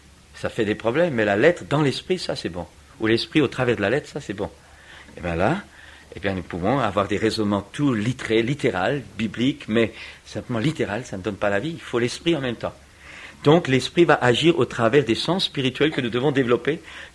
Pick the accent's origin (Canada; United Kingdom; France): France; Chez nous, en France